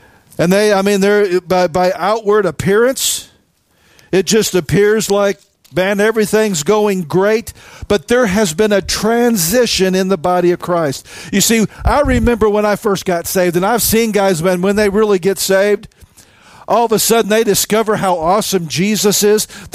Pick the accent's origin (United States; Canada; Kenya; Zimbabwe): United States; the Ozarks; I'm from the Ozarks. We have our own way of communicating.